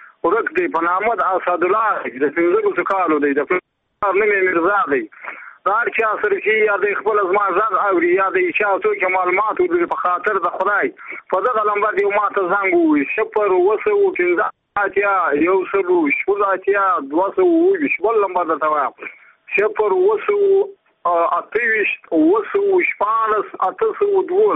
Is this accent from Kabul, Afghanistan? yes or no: no; Badghis, Afghanistan; زه په خپل د بادغیس ولایت یم